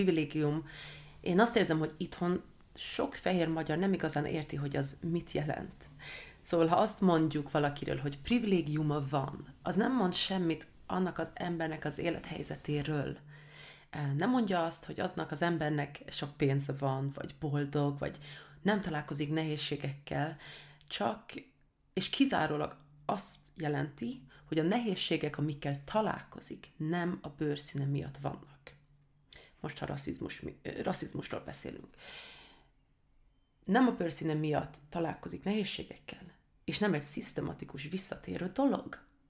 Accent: Sweden; Hungarian is a second language; now in Hungary; Szóval nem úgy van, mint mondjuk én jövök, mint svéd Magyarországra, csak akkor valaki mondaná, hogy hé, te svéd, menj vissza Svédországba, akkor azt mondom, hogy oks.

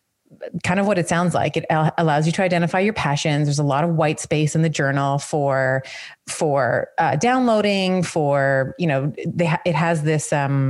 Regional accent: Canada; But as a Canadian, it ships from the States and I pay duties on it and whatever, whatever.

